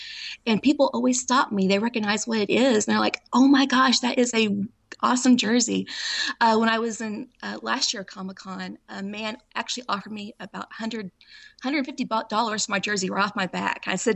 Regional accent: Priscilla, Oklahoma, United States; I walked about a mile downtown in my hometown, Priscilla, Oklahoma, and went to Western Auto

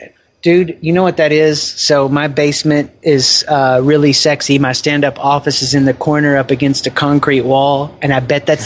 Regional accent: the South, United States; now in Columbus, United States; And so I grew up in the South. I took the sunny days for granted. I live in Columbus, Ohio.

